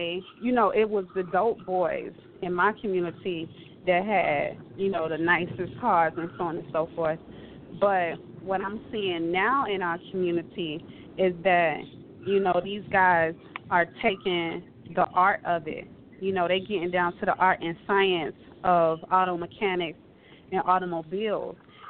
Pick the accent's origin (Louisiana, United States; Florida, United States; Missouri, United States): Florida, United States; growing up in South Dade